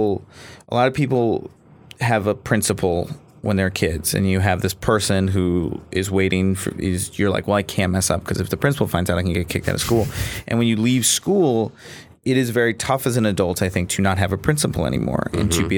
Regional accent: Virginia, United States; Well, so I grew up Jewish in Virginia, which was like a little bit of a different Jewish experience

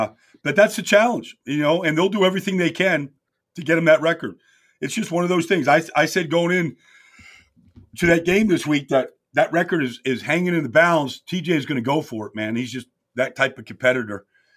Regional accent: Pittsburgh, Pennsylvania, United States; And I'm from Pittsburgh. My mom and dad are from Pittsburgh.

